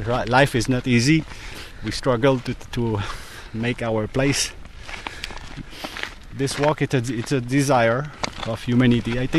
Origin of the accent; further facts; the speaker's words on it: Montreal, Quebec, Canada; I'm from Montreal, Canada.